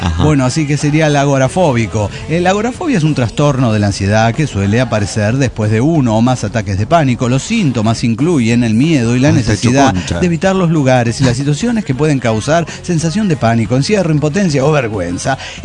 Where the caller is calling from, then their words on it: Mar del Plata, Buenos Aires Province, Argentina; de Mar del Plata, Argentina.